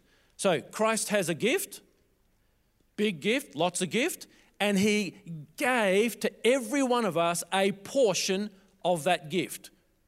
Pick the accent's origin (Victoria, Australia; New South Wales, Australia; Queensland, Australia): Victoria, Australia; Melbourne; I grew up in the Russian Orthodox here in Melbourne, Russian Orthodox Church here in Melbourne. My parents were Russian. Their parents were Russian.